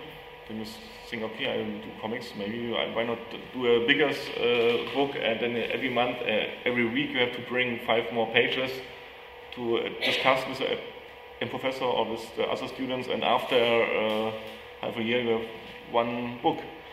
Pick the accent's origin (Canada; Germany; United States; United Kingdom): Germany; Berlin; English is a second language; I'm from original East Germany, from East Berlin. I was born there exactly in 1976